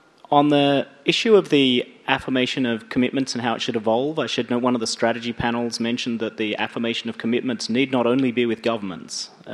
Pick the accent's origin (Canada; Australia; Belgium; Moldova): Australia; Western Australia; I'm from Western Australia where all the swans are black